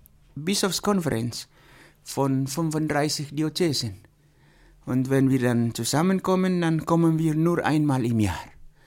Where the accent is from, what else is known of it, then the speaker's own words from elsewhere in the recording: East Nusa Tenggara, Indonesia; German is a second language; moved away as an adult; also born or lived in Germany; Ich bin auf der Insel Flores geboren, habe mein Priestergymnasium auch auf Flores gemacht und nachher noch mein Theologie- und Philosophiestudium auch auf Flores gemacht.